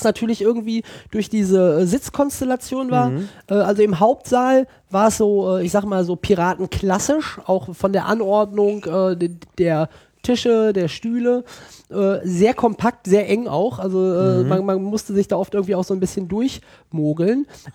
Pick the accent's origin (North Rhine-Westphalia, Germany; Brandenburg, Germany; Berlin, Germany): Berlin, Germany; weil wir als Berliner, wir haben einen Ruf und wir pflegen ihn.